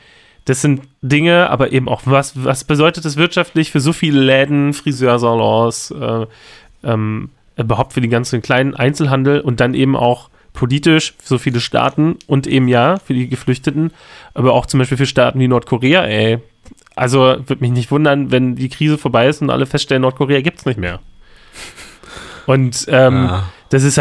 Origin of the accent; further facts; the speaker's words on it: Germany; wir als Deutsche, da relativ gelassen drauf gucken können, weil wir es noch im Griff haben